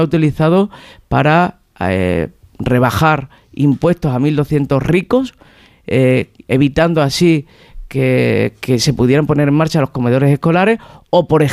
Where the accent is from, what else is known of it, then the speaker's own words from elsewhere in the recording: Extremadura, Spain; Yo quiero hablar de mi tierra, de los problemas que tienen los extremeños y extremeñas